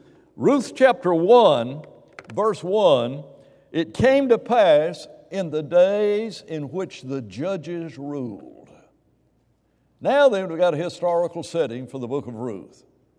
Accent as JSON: {"language": "English", "town": "Huntsville", "region": "Alabama", "country": "United States", "tie": "born or raised there", "said": "growing up in West Huntsville"}